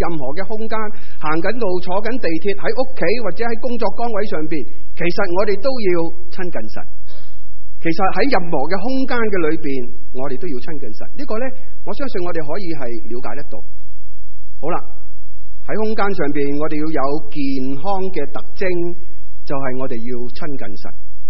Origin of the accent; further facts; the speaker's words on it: Guangdong, China; 我们广东人说很容易就卡住了